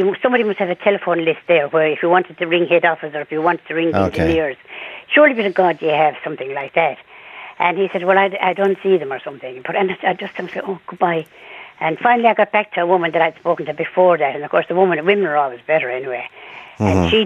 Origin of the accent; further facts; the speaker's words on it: Munster, Ireland; now in Dublin, Ireland; Clare, of course.